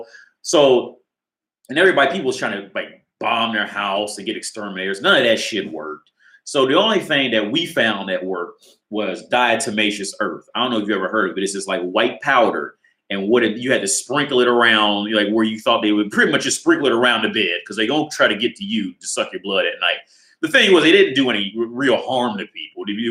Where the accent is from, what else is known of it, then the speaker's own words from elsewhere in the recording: Ohio, United States; Now I'm from Ohio, right?